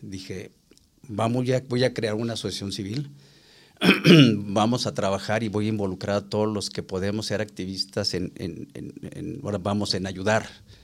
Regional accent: Mexico; como mexicanos, como seres humanos

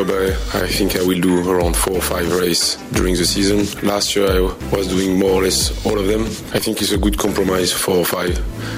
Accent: France; English is a second language; Yes, for sure. I went to France. I'm French, you can hear my accent. I went to Paul Ricard when I was young, and for sure Monaco.

